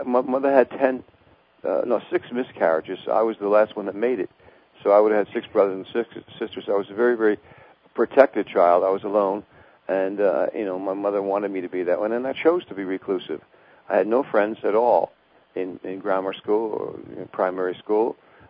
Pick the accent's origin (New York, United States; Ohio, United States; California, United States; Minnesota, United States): New York, United States; Brooklyn; born there; so I'm the first generation born in the United States. Now, I was born in Brooklyn Jewish Hospital